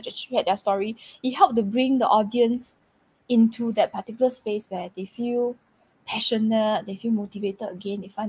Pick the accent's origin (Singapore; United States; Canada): Singapore; no, I'm Singaporean.